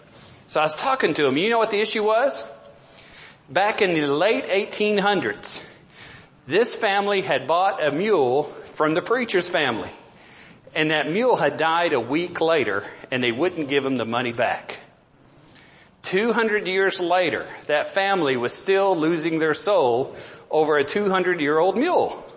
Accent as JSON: {"language": "English", "town": "Odessa", "region": "Texas", "country": "United States", "tie": "born or raised there", "said": "I was a city boy growing up. I grew up in Odessa, Texas"}